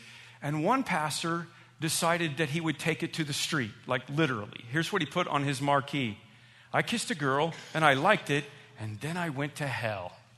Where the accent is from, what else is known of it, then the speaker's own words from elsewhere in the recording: Illinois, United States; Remember, I'm from Illinois, not Colorado, okay?